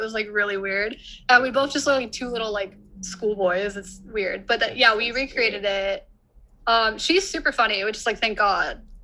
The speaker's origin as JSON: {"language": "English", "region": "California", "country": "United States", "said": "The Bay Area, California."}